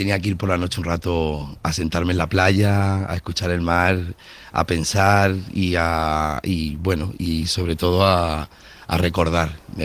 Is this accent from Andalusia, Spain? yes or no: no; Badalona, Catalonia, Spain; yo soy nacido en Badalona, entonces desde el balcón del edificio de mis padres, en el barrio de Llefià, vivíamos en un séptimo, arriba de una montaña